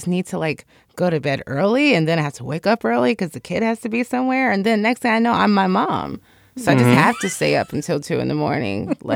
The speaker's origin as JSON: {"language": "English", "town": "Chicago", "region": "Illinois", "country": "United States", "said": "I'm from Chicago and I went to school in Washington, D.C."}